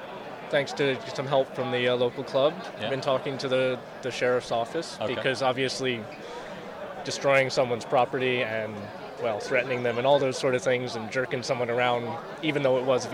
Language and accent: English; Canada; I'm from Canada. We're pretty good at doing